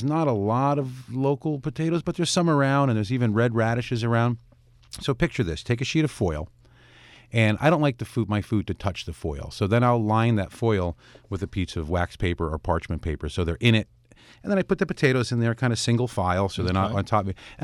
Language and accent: English; Connecticut, United States; also born or lived in New York / Boston; You know, I'm from Connecticut, kind of grew up in New York and Boston and upstate here.